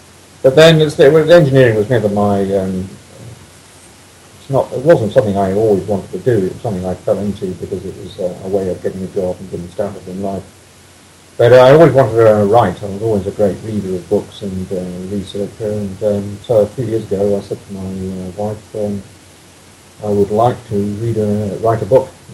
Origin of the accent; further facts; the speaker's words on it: England, United Kingdom; moved away as an adult; now in New Zealand; I was born in England. I'm a POM, I suppose.